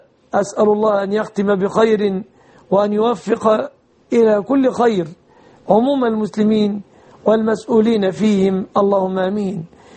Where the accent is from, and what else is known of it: Egypt